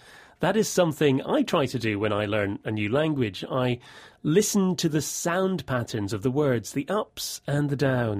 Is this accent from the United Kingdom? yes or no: yes; Scotland, United Kingdom; accent: Scottish; I have a soft Scottish accent because I'm from Scotland.